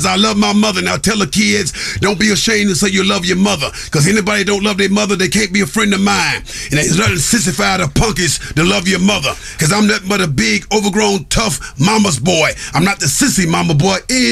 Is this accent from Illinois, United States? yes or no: yes; Chicago, Illinois, United States; I come from Chicago.